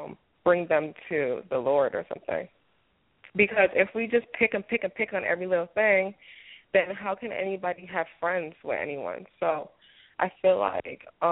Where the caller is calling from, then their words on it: Florida, United States; I'm calling from South Florida.